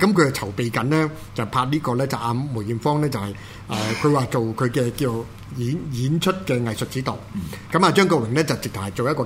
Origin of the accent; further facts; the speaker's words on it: Hong Kong; 所以2003年咧，對於我哋香港人嚟講咧